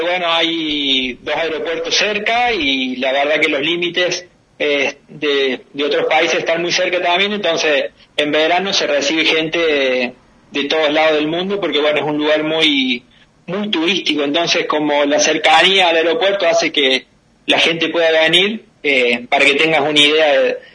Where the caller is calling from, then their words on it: Lloret de Mar, Catalonia, Spain; Bueno, yo estoy en España. Mi pueblo se llama Lloret de Mar, que pertenece a la provincia de Cataluña. Estoy a 70 kilómetros más o menos de Barcelona